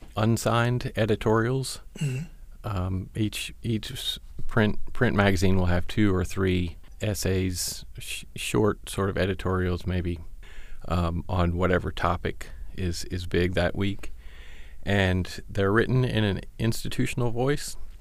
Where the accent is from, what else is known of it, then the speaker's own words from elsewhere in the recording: Greenville, South Carolina, United States; also born or lived in Myrtle Beach; Yeah. In Greenville first. And then, as a teenager, I moved to Myrtle Beach.